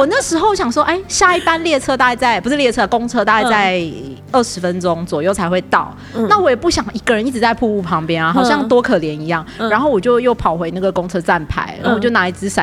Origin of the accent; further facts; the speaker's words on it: Taiwan; 我说，对啦，我是台湾来的